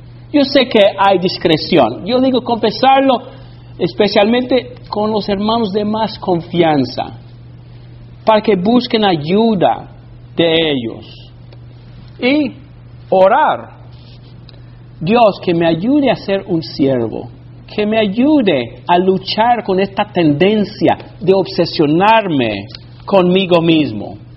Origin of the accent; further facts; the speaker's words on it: Alabama, United States; Spanish is a second language; Cuando me crié en Alabama en los años 1960 y 1970, estoy hablando de mi edad. Estoy confesando mi edad.